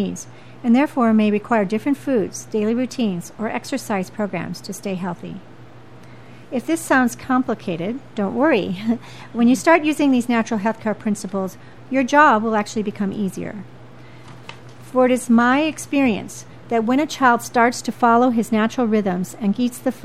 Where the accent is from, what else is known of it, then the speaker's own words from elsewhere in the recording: India; moved away as an adult; now in United States; I had been born and raised in India